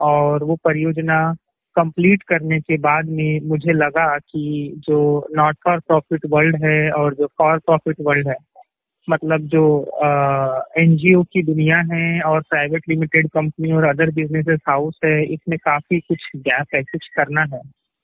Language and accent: Hindi; Navegaon, Maharashtra, India; और मैं ग्राम नवेगांव का रहने वाला हूँ जो गोंदिया महाराष्ट्र में आता।